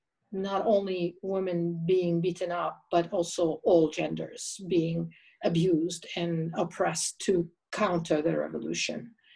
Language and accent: English; Jordan; also born or lived in Egypt; though I was born in Jordan and I'm second generation Palestinian, Egypt is also a home for me. I've spent a lot of time in my childhood and later in my 20s in Egypt working.